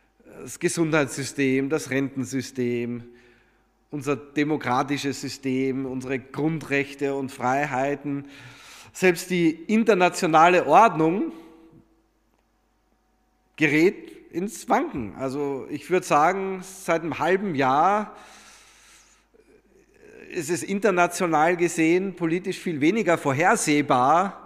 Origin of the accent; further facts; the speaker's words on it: Germany; Wir mögen es nicht. Wir sind Deutsche.